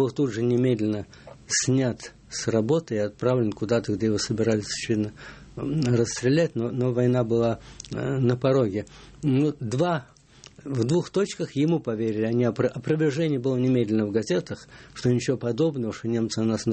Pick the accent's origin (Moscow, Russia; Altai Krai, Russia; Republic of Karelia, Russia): Moscow, Russia; Ну, я вырос в Москве, и сдавать ее без боя я считал невозможным.